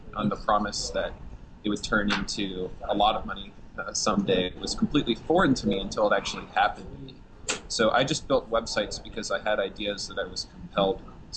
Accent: Chicago, Illinois, United States; So I'm from Chicago.

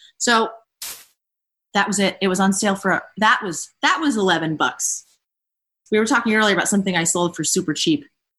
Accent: Scranton, Pennsylvania, United States; But I'm from Scranton, Pennsylvania, right? So I'm like, okay, I can hang. I grew up in a trailer park.

